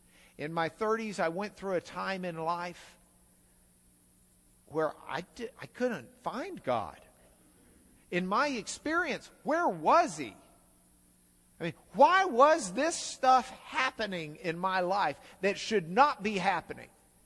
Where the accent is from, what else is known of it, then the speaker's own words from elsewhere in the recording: United States; there are places where things seem very strange to me as an American.